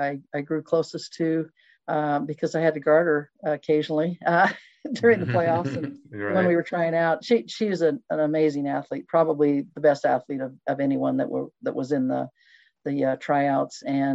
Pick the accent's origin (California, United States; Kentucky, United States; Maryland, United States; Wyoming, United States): Wyoming, United States; Mountain View; now we can't lose to Mountain View. It's my hometown, and they'll be giving me a hard time for now until the end of time.